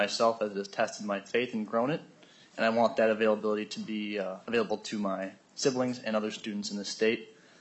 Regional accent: Arden Hills, Minnesota, United States; I'm a PSEO student at the University of Northwestern St. Paul, and I'm from Arden Hills, Minnesota.

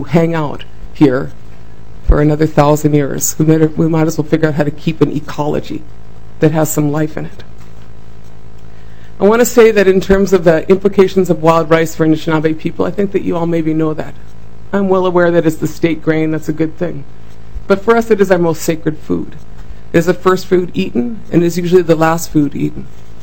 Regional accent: Oregon, United States; I was raised in Southern Oregon, a small town of about 10,000.

